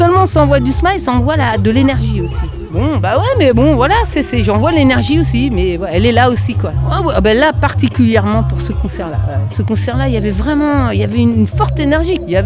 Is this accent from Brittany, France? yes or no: yes; Rennes, Brittany, France; Je suis de Rennes, moi. De Rennes, voilà.